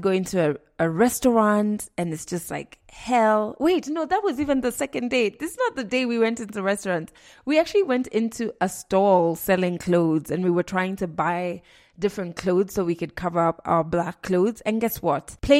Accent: Kenya; Just that I'm Kenyan, I can empathize with you as doctors

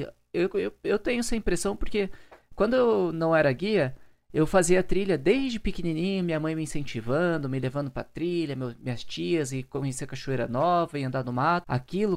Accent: Pindamonhangaba, São Paulo, Brazil; que é o que eu gasto pra ir pra Pindamonhangaba, minha cidade natal

